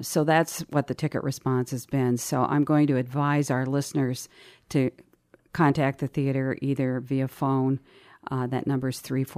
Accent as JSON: {"language": "English", "town": "Pueblo", "region": "Colorado", "country": "United States", "tie": "born or raised there", "said": "she was from my hometown in Pueblo, Colorado."}